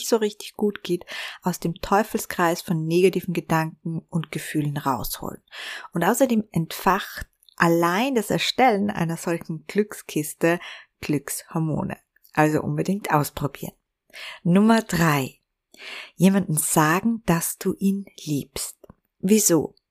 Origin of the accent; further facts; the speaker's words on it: Vienna, Austria; über den Wiener Naschmarkt spaziert bin und wieder mal so getan habe, als wäre ich ein Tourist in meiner Heimatstadt